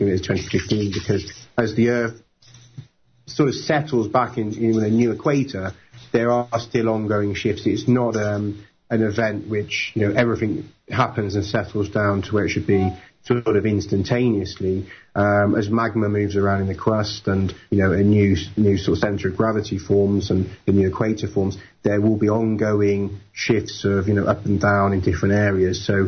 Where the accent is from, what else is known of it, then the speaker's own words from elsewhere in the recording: England, United Kingdom; I'm from England